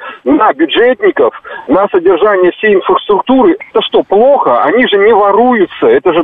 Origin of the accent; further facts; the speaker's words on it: Mogilev, Mogilev Region, Belarus; moved away; вот я сам из Белоруссии, из Могилева, но здесь давно, но корни там все.